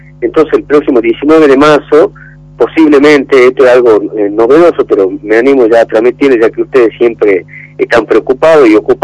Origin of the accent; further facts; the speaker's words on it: Tucumán, Argentina; profundizar la identidad que tenemos nosotros como tucumanos, ¿no?